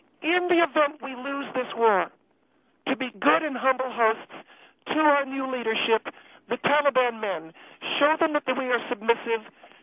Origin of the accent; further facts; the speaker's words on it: United States; That is the reality. And as American women, we are tough women. and we can adapt to a lot.